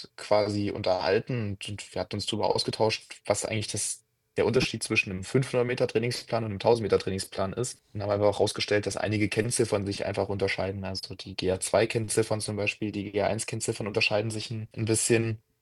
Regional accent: Magdeburg, Saxony-Anhalt, Germany; Ja, ich bin in Magdeburg geboren, und ich verbinde halt mit Magdeburg meine gesamte Kindheit, meine gesamte Jugend.

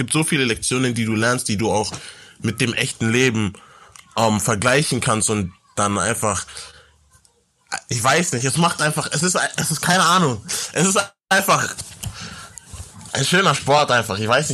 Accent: Munich, Bavaria, Germany; now in United States; Ich komme aus München, Deutschland natürlich.

